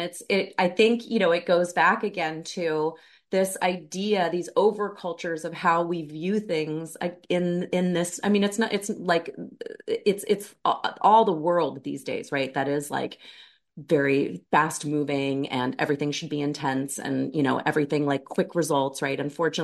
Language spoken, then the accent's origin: English; Canada; I am Canadian too. I'm so sorry. I'm like, I am Canadian.